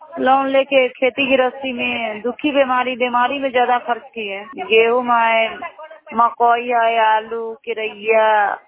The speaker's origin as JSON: {"language": "Hindi", "town": "Taraura", "region": "Bihar", "country": "India", "said": "तरौरा पंचायत के रहने वाले हैं।"}